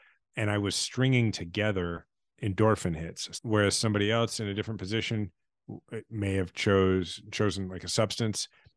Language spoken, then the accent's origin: English; Kansas City, Missouri, United States; My kids are sixth generation Kansas Cityans. I love my hometown.